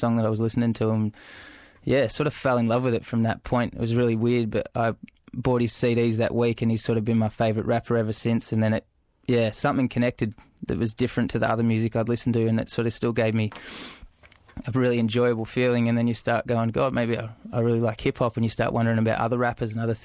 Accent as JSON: {"language": "English", "town": "Melbourne", "region": "Victoria", "country": "Australia", "said": "I'm an MC from Melbourne. I'm 24 years old"}